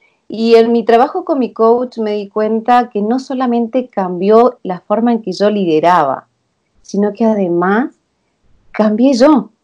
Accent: Argentina; moved away as an adult; now in Santiago, Chile; Soy argentina, hace 23 años vivo en este país, en Santiago de Chile.

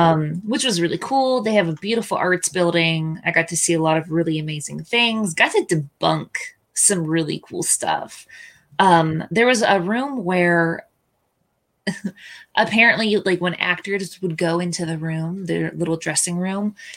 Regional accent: State College, Pennsylvania, United States; Fun fact, I grew up in Penn State.

